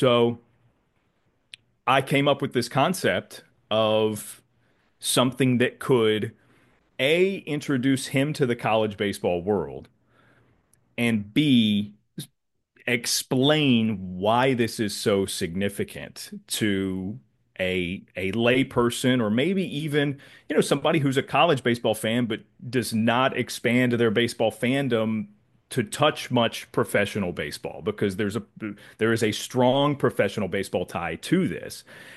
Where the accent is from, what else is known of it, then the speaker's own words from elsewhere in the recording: Virginia, United States; I grew up going to some games there. I'm from Virginia, as you know.